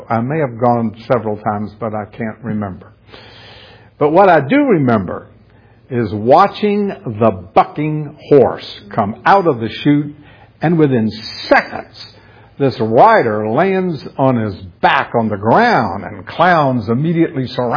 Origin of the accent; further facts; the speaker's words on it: Florida, United States; also born or lived in Tennessee / Texas; I grew up in Florida, college in Tennessee, and then I moved to Texas.